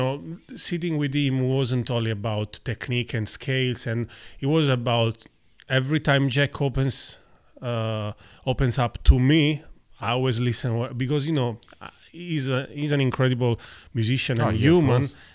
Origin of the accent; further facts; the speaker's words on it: Italy; English is a second language; now in Melbourne, Australia; I come from Italy